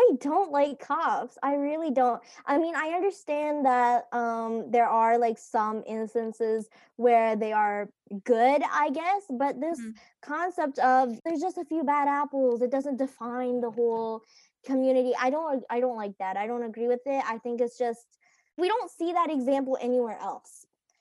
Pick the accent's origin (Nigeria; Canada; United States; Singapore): Canada; Waterloo, Ontario; Yeah, so I'm actually from Waterloo.